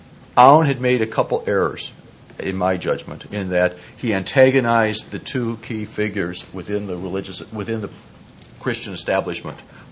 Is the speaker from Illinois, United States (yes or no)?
yes; Chicago, Illinois, United States; As I grew up in Chicago, and the first election I monitored was the Marcos Aquino election to the Philippines.